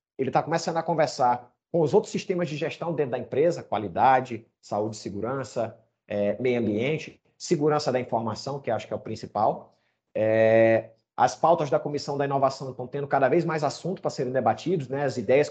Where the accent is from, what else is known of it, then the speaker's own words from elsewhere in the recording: Maranhão, Brazil; nosso estado do Maranhão, e eu falo disso com muito orgulho, sendo maranhense, nascido e criado, né?